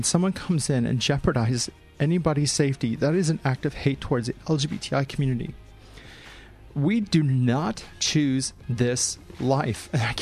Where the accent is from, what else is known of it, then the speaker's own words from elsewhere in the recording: St. Louis, Missouri, United States; the rainbow flags flying down Market Street in my hometown of St. Louis during the Pride Month of June in America